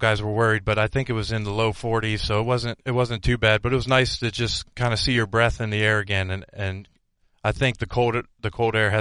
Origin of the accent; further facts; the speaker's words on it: Ohio, United States; I grew up in Ohio, northeastern Ohio at that, so it's a cold area, so I was born in it